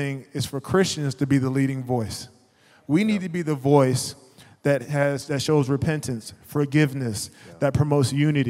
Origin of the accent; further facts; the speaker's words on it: the South, United States; And especially in the South, I'll say it. I'm from the South. I can talk about y'all.